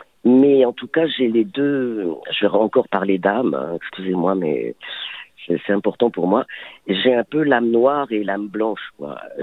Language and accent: French; Pantin, Île-de-France, France; je suis une petite pontinoise, hein. Moi, je suis née à Pantin, dans le 9-3.